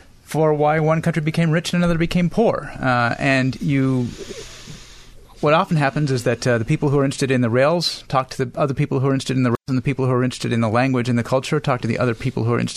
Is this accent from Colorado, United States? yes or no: yes; Colorado, United States; I grew up in Colorado, where we had a lot of my friends actually were